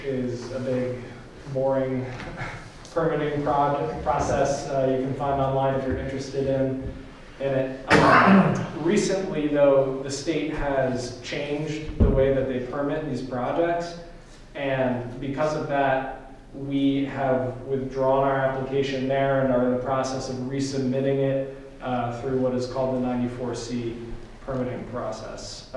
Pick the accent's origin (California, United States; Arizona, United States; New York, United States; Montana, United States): New York, United States; born there; I was born in New York and really hold everywhere in the state here in my heart.